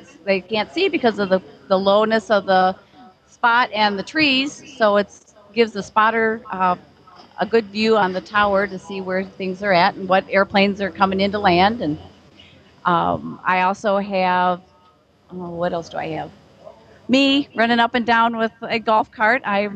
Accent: Essex, Illinois, United States; I'm from Essex, Illinois.

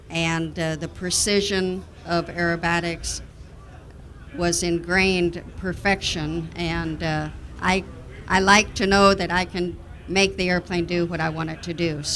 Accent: Omaha, Nebraska, United States; now in La Porte, United States; Well, I live in La Porte, Texas, originally from Omaha, Nebraska, but I've been in Texas for so many years now that I think it's wearing on me.

